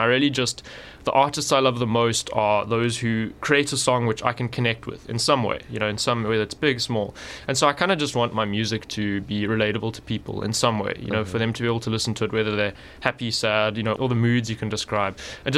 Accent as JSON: {"language": "English", "town": "Johannesburg", "region": "Gauteng", "country": "South Africa", "tie": "born or raised there", "said": "because I grew up in Joburg."}